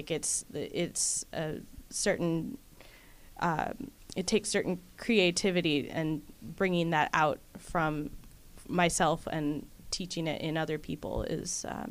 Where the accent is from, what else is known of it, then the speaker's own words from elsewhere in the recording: Livermore, California, United States; I come from the San Francisco Bay Area, a town called Livermore. I started playing cello when I was 6 years old.